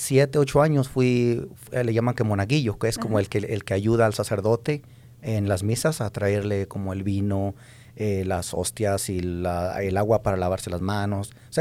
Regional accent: Zacatecas, Mexico; Bueno, yo soy de Zacatecas, México, de un pueblito por ahí, para los que conocen ahí el centro de los estados, por ahí del centro de México, está entre Zacatecas y Aguascalientes.

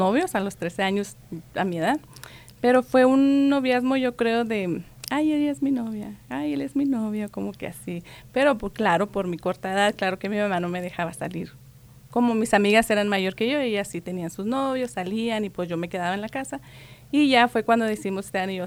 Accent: Cuauhtémoc, Chihuahua, Mexico; Sí, de Cuauhtémoc, Chihuahua.

